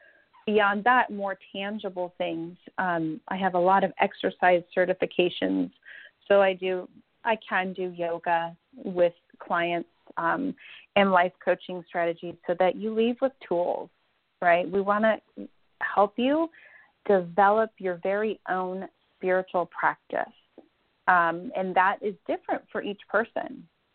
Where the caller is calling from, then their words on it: Danville, California, United States; I'm in Danville, California. Uh-huh. So it's right near Walnut Creek in San Ramon.